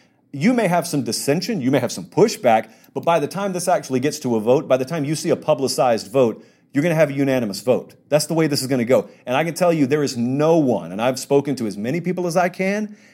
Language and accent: English; Southern US, United States; I grew up in the South, so I'm an SEC guy.